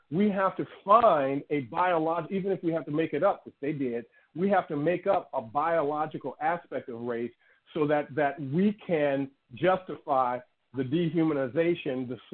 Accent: Chicago, Illinois, United States; Now, I come from Chicago.

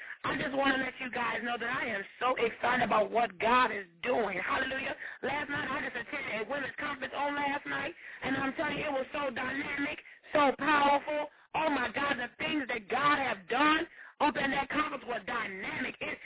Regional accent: Michigan, United States; now in St. Joseph, United States; all from my hometown where I stay now. I just stay like 5 minutes away, St. Joseph, Michigan.

